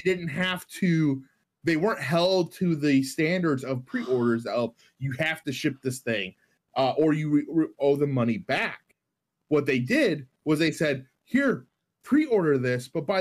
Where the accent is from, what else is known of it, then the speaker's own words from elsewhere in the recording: the South, United States; And like I grew up in the Bible Belt.